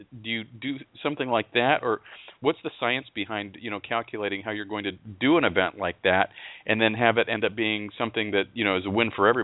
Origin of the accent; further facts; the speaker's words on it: Pacific Northwest, United States; moved away; when growing up in the Northwest, I know that was always a major name dealership when I still lived there, and that's been a million years ago.